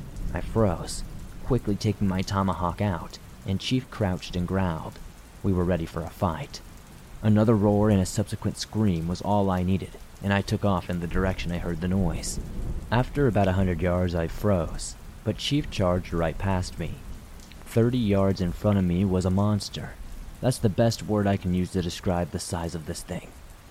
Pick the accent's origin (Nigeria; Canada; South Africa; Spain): Spain; moved away as an adult; now in United States; As for my friends and me in this story, we are from Spain, and when this happened at the end of September of 2023, we were pretty new to the United States. I moved here a while back for law school